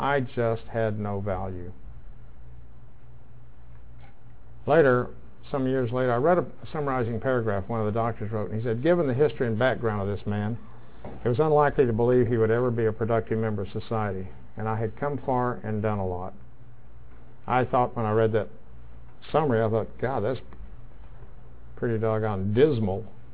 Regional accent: Wichita, Kansas, United States; I was born in Wichita, Kansas. That's my hometown.

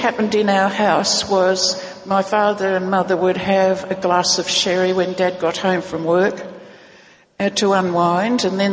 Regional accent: Australia; In 1980, I was coming over here as an Australian World Service delegate.

